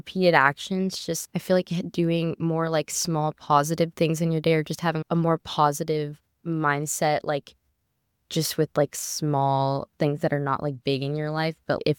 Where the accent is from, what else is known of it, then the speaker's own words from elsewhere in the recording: North Carolina, United States; I'm from North Carolina, and a lot of people from my high school actually just go here.